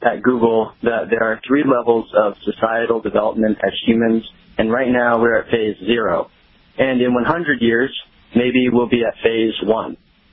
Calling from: Oakland, Maine, United States; I'm calling from Oakland, Maine.

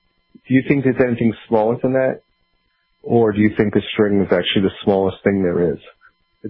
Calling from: Suffern, New York, United States; I listen to you on KFQD, and I'm from Suffern, New York.

